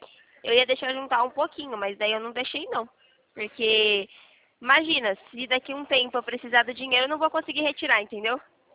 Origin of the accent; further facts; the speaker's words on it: Itatiba, São Paulo, Brazil; Eu sou daqui de Itatiba, São Paulo.